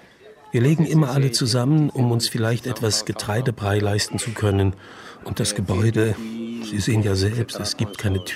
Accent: Guinea; Ich bin 24 Jahre alt. In Guinea habe ich Geologie studiert.

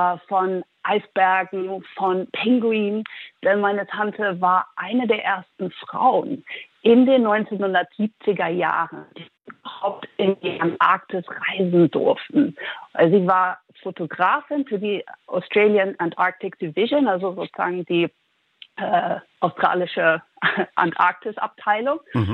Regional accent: Netherlands; ich bin in einer zweisprachigen Familie aufgewachsen in den Niederlanden und habe mit meiner Oma immer deutsches Fernsehen geguckt.

